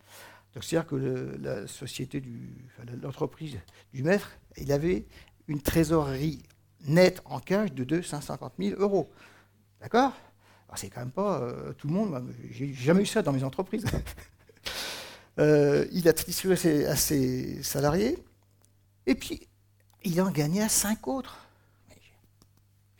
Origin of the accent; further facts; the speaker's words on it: France; Parce que c'est vrai qu'en tant que Français, normal, moyen, on a toujours dit, oh là, le pognon, attention, hein.